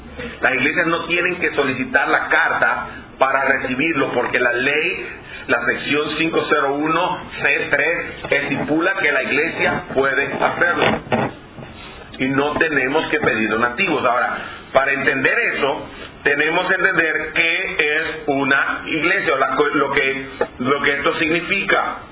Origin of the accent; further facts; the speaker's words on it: Puerto Rico; En mi país es ley, en Puerto Rico es ley.